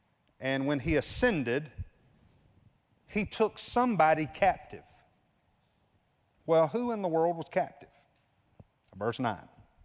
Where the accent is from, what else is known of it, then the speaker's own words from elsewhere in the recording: Gloversville, New York, United States; Now, I'm from Gloverville, so everybody chill out. That was no disrespect. That's home. That's where my mom and dad still live. I love Gloverville.